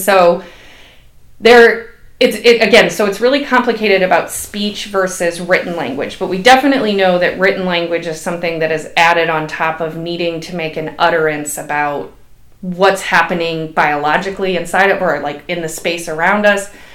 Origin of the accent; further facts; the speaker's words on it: Indiana, United States; I grew up outside of Chicago in Northwest Indiana, and I come here